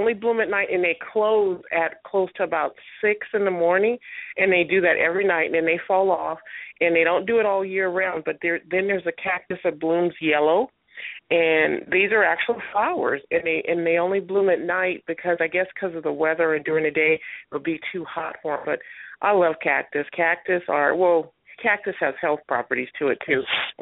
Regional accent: California, United States; because I'm from Cali, so when we have spring, for us, it's not really a spring.

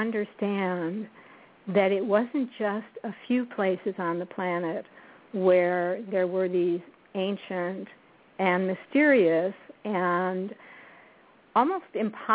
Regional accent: Michigan, United States; Now, I think I'd been to Canada because I grew up in Michigan, which is close by.

